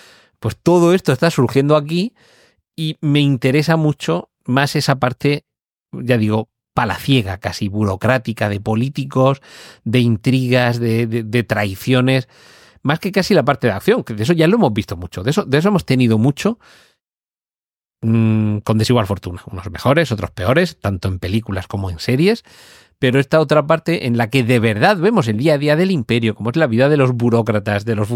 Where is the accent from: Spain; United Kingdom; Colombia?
Spain; Pero nosotros somos españoles, la A se pronuncia